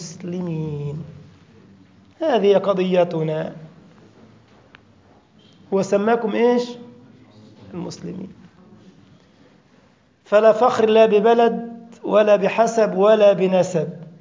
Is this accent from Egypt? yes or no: yes; Egypt; أنت مغربي وأنا مصري